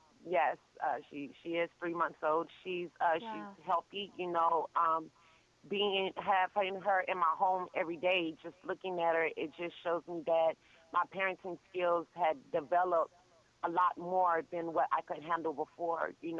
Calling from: Seffner, Florida, United States; I am actually calling right now from Sefner, Florida.

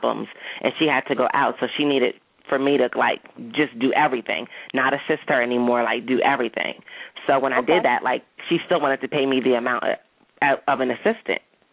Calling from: Delaware, United States; I'm calling from Delaware.

